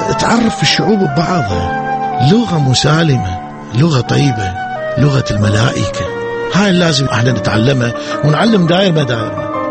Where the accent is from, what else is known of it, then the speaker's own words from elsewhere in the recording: Iraq; moved away; كل الأحلام اللي كان عندنا بالعراق انعدمت